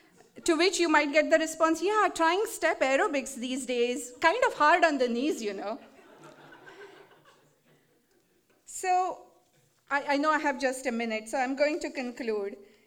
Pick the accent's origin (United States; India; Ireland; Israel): India; Idioms and slang, pop culture jokes are completely, you know, foreign to us when we come from India.